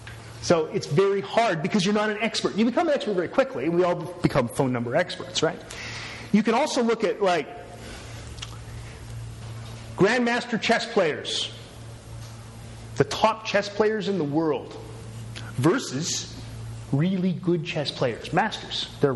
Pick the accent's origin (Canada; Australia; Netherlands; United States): Canada; Newfoundland and Labrador; also born or lived in Corner Brook; It's when I lived in Cornerbrook. I use that one. They'll look at me. Yeah, I'm from Newfoundland.